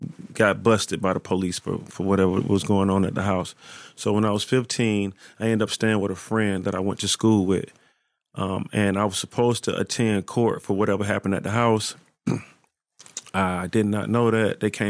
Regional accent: Atlanta, Georgia, United States; But I'm from Atlanta, and we just trapped.

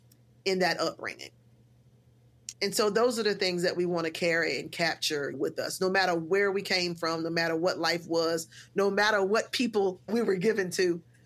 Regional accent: Cortland, New York, United States; I'm proud that I came from Cortland. I'm proud that I was raised by my grandparents.

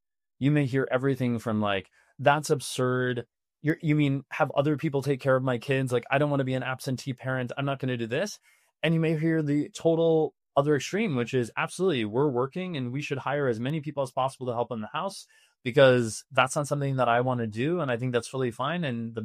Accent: St. Louis, Missouri, United States; And, you know, I grew up in St. Louis, Missouri. And so like we had four seasons and we had a life that kind of looked like this.

